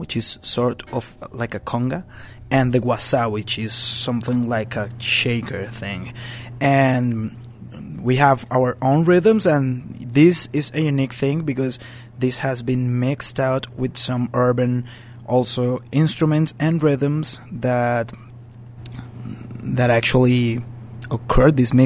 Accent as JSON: {"language": "English", "region": "Pacific region", "country": "Colombia", "said": "So we come from that. We come from the Pacific shore. And what we have that is very special and unique is that we have the rhythms and the instrumentation that has developed only in the Pacific shore of Colombia."}